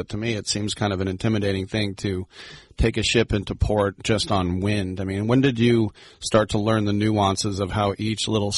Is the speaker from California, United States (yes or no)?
yes; Richmond, California, United States; I'm from Richmond. Through the tunnel on the other side, or take the dam road if you want to go that way.